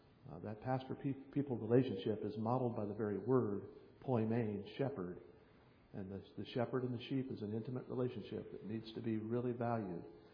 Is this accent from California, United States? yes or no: no; Ohio, United States; I'd never been in a church like this before. I was growing up in Ohio.